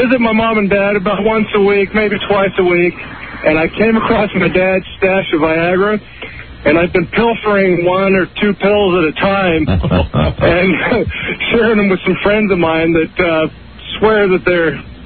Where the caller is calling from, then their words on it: Carmichael, California, United States; Calling from Carmichael, California.